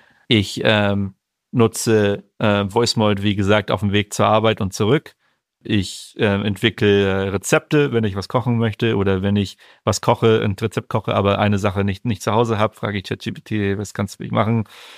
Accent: Northern Germany, Germany; born or raised there; also born or lived in Munich

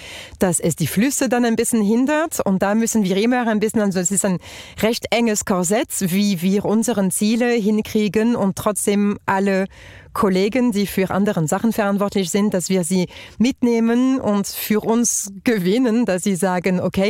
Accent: France; German is a second language; also born or lived in Germany; now in Switzerland; also ich bin Französin, wie man hört, Britin von Mutterseite und seit 14 Jahren in der Schweiz.

